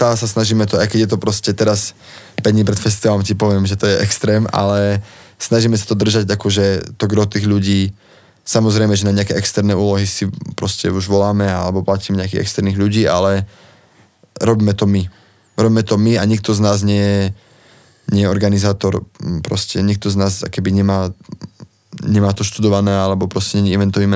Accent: Žilina Region, Slovakia; ale sme z Oravy a ja som dosť taký patriot

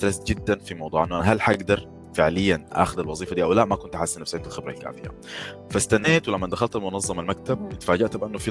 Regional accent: Khartoum, Sudan; إحنا مقيمين أو مقرنا بإسبانيا، أنا سوداني من الخرطوم.

